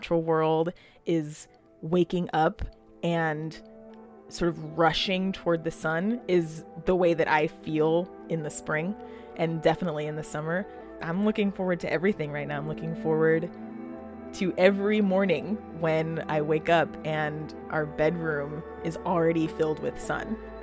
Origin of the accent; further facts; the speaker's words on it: Los Angeles, California, United States; I was born in Hollywood. I grew up in Los Angeles, like right in the middle of the city. I had family in the South, and so we would go and visit my grandparents in New Orleans every year